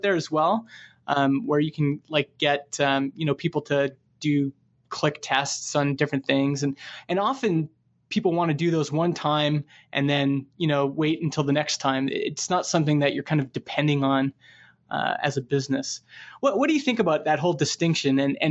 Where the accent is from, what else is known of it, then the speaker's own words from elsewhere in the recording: Canada; So, you know, I'm from Canada.